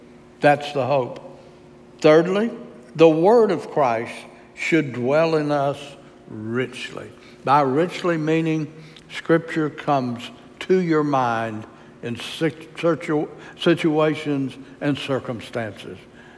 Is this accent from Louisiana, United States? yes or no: yes; Louisiana, United States; And being a Cajun, I went there anyhow with a bunch of other people.